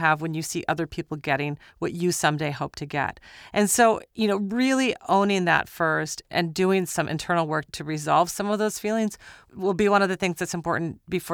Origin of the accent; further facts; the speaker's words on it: Minnesota, United States; And I'm from Minnesota.